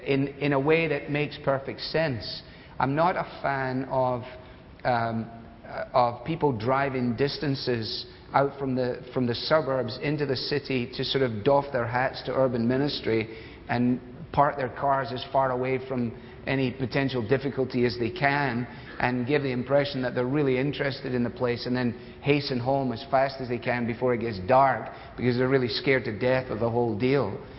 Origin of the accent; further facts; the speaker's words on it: Glasgow, Scotland, United Kingdom; I'm a city boy. I was brought up in Glasgow. I was brought up in a large city. And I love cities.